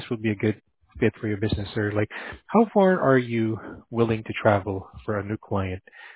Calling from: Mountain Valley, California, United States; Oh, I'm calling from our head office here in Mountain Valley, California.

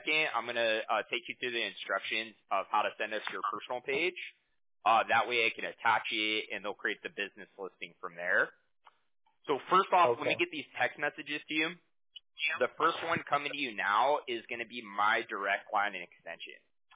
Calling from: Costa Mesa, California, United States; We're from Costa Mesa, California.

